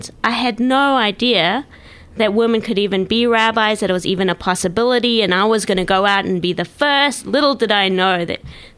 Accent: Perth, Western Australia, Australia; I was growing up in Perth. I was very involved in my local synagogue, as you mentioned, Temple David.

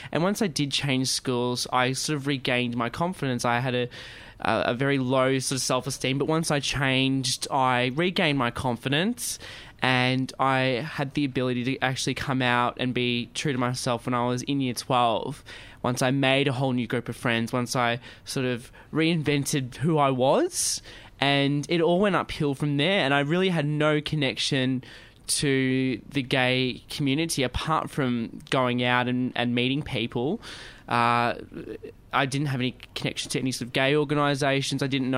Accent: Melbourne, Victoria, Australia; Like, I grew up in Albert Park, and all these people were from Toorak and Brighton.

